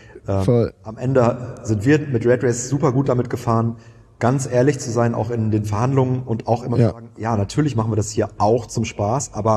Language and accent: German; Münster, North Rhine-Westphalia, Germany; Ich komme aus Münster, aus einer 50 Quadratmeter Wohnung mit meinem Zwillingsbruder und meiner alleinerziehenden Mama.